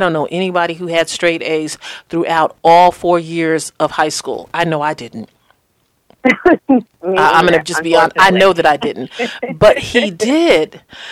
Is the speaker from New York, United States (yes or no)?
yes; Queens, New York, United States; I'm a Queens girl. I grew up in New York.